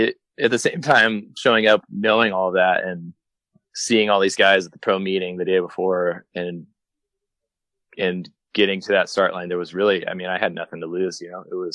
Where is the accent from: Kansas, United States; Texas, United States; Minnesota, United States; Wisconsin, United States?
Kansas, United States; growing up in Kansas, that sort of plays in my favor. I grew up in heat and ran in heat as a kid